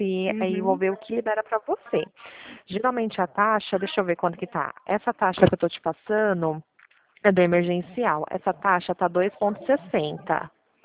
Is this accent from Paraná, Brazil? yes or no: no; Pirassununga, São Paulo, Brazil; Eu sou daqui de Pirassununga